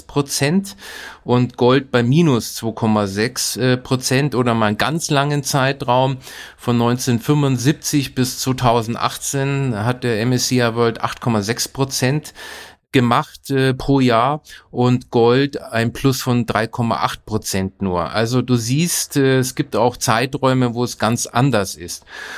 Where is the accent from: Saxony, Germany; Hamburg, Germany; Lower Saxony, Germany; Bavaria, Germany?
Bavaria, Germany; Nuremberg; Ich bin ja in Nürnberg aufgewachsen